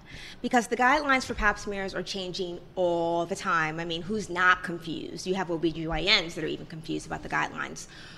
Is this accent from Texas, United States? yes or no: no; Cincinnati, Ohio, United States; I'm from Cincinnati, Ohio.